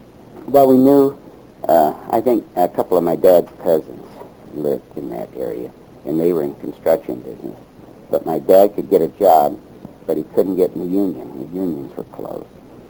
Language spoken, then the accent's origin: English; Holden, Missouri, United States; born there; moved away; also born or lived in California; I was born in Holden, Missouri. That's about 10 miles north of, south of West Plains, Missouri.